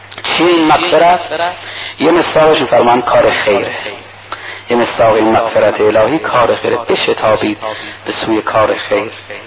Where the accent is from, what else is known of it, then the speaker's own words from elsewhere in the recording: Mashhad, Razavi Khorasan, Iran; بچه مشهدم